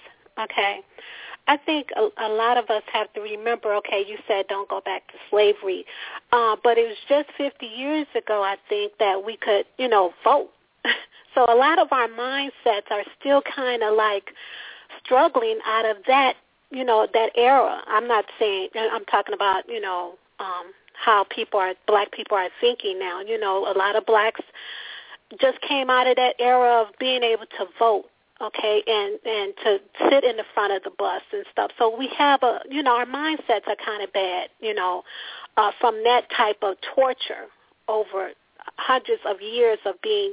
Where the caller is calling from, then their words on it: Maryland, United States; Maryland.